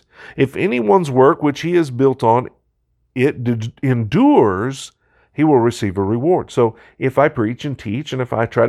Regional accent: Kansas, United States; For instance, growing up in Kansas, I say you guys.

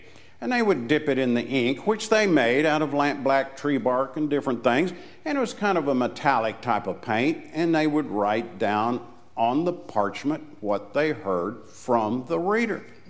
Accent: Tennessee, United States; I'm from Tennessee, and I'm here and speaking for a congregation and in a campaign

